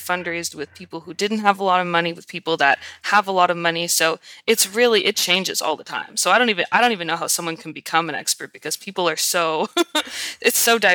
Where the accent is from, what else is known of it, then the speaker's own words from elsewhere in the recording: Ottawa, Ontario, Canada; I'm a Canadian. I'm from Ottawa, Ontario, which is the capital.